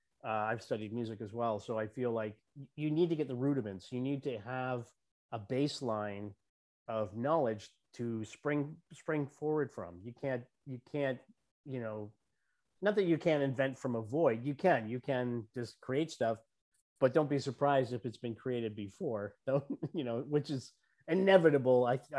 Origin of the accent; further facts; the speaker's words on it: Toronto, Ontario, Canada; now in Florida, United States; And I now live in Florida, but I was originally in Toronto, Canada.